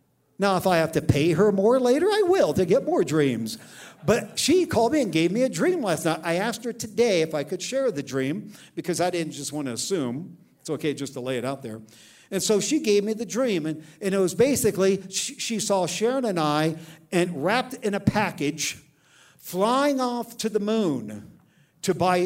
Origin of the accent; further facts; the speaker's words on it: Ireland; It's kind of like I'm an Irishman. I got a thick head.